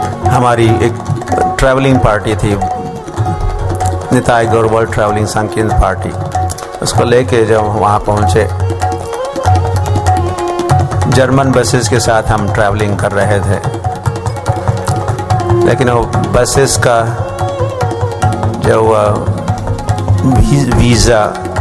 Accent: Maharashtra, India; मेरे गांव में जन्म हुआ, महाराष्ट्र में

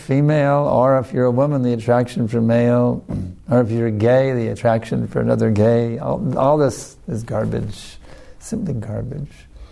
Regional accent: United States; I know, I grew up in America.

